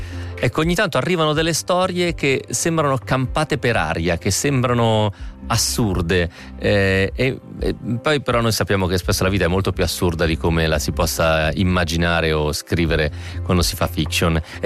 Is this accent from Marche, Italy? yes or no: yes; Pesaro, Marche, Italy; Io sono di Pesaro e i motori sono una delle costanti nella nostra zona